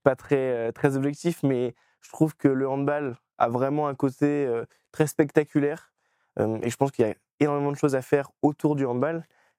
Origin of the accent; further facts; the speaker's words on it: Pays de la Loire, France; Donc moi, je suis des Pays de la Loire, donc plus Angers et Nantes.